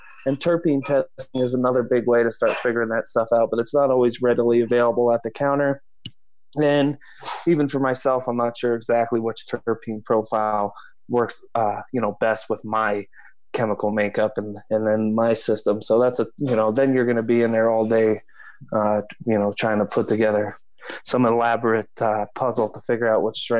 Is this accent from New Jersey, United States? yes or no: yes; New Jersey, United States; I'm from Jersey originally.